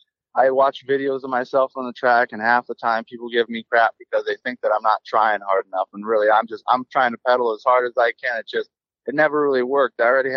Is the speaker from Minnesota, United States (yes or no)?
yes; Minnesota, United States; But growing up in Minnesota, riding with my brother, and about 10 years old, we started really building a big community of riders.